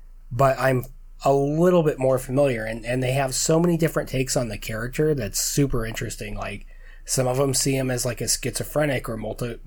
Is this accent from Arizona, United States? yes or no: no; California, United States; we're from California, and I never thought of having an accent or whatever